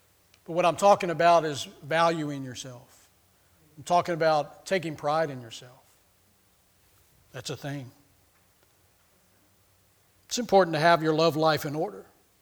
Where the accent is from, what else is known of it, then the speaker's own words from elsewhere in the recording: Texas, United States; I'm from Texas.